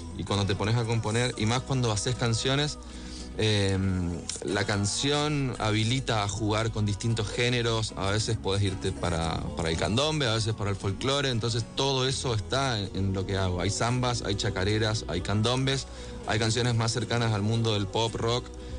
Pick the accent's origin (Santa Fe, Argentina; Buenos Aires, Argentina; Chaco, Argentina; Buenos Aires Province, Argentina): Chaco, Argentina; Resistencia; yo soy de Resistencia